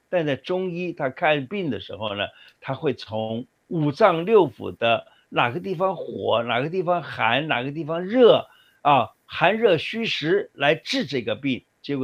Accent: Taiwan; 所以我常常看到我们台湾人啊，也是哦，最近看到吃辣也是吃得很凶啊。

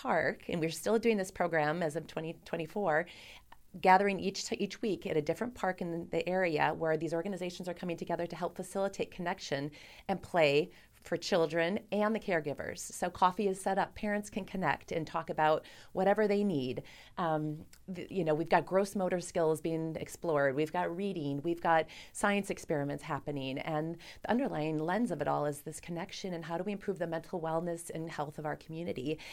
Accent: Sheboygan, Wisconsin, United States; As I moved back to Sheboygan, I grew up in Sheboygan, moving back to the community was really important as a place to raise my children.

